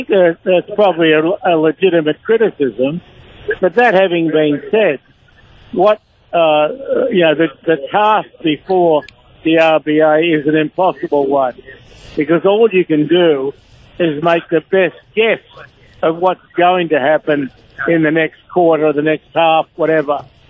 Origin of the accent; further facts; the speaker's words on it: Australia; I'll be barracking for him because he is an Australian, and I'll always barrack for an Australian.